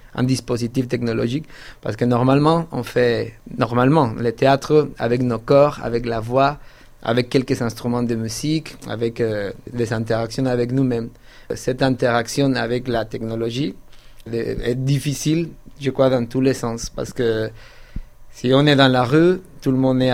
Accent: Mexico City, Mexico; now in Paris, France; je viens des grosses villes, je viens de la ville de Mexico et j'habite à Paris.

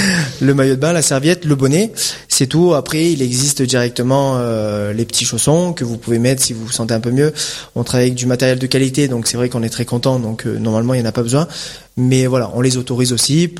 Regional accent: Gap, Provence-Alpes-Côte d'Azur, France; born there; moi je suis né à Gap, du coup.

